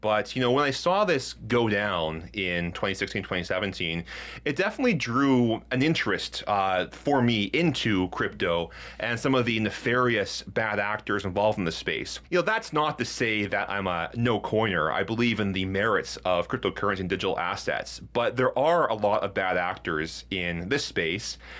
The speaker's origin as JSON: {"language": "English", "country": "Canada", "said": "Well, I'm from Canada, I'm not American, so there's that."}